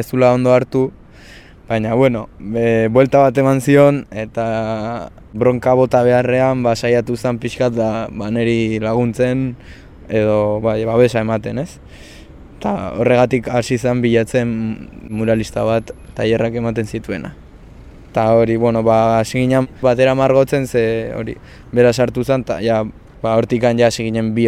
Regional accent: Pasaia, Basque Country, Spain; Pasaiakoa naiz, 20 urte ditut. Oraintxe bertan arte errak ikasten ari naiz Bilbon, Leioan.

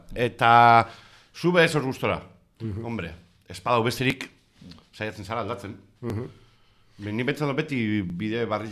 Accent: Basque Country, Spain; accent: Biscayan; neu bizkaieraz egiten dut, leku askotan, baina neure bizkaieran egiten dut

